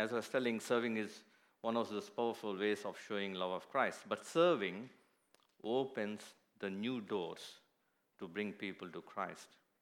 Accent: India; I was born in India and I was grown up in India. My dad was very poor

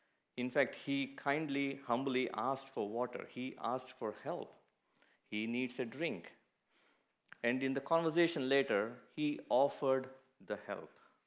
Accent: India; now in New Zealand; we moved to New Zealand from India in 2006.

